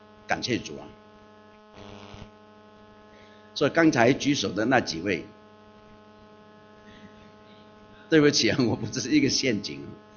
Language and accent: Chinese; Guangdong, China; 这是我们广东人的教孩子的办法了，